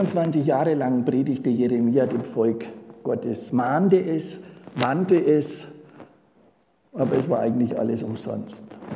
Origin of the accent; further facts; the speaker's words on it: Bavaria, Germany; accent: Franconian; ich habe leider noch den fränkischen Dialekt.